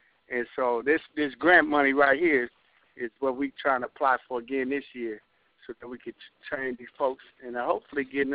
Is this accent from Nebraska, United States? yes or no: yes; Omaha, Nebraska, United States; Omaha, Nebraska.